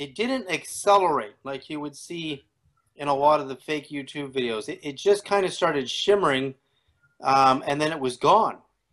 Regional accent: California, United States; also born or lived in Canada; I was born in Canada in 1961, and I have four brothers, and my dad was getting his PhD in psychology at Berkeley, so we all moved there. And growing up in California in the 60s

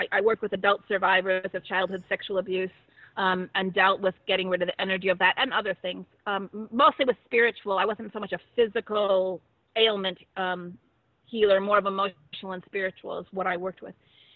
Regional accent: Australia; I'm here from Australia.

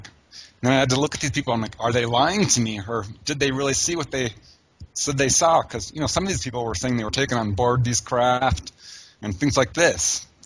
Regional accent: Topanga Canyon, California, United States; when a wave of sightings hit my hometown, which was Topanga Canyon in California.

